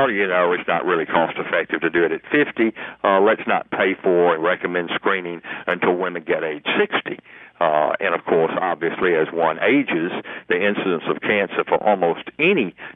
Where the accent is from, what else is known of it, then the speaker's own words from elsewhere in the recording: Atlanta, Georgia, United States; Emory University in my hometown of Atlanta